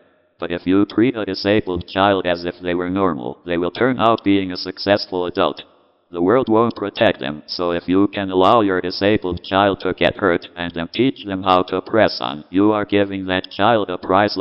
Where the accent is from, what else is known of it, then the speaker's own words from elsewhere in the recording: Minnesota, United States; I grew up in Minnesota, and for the most part we were expected to learn in school.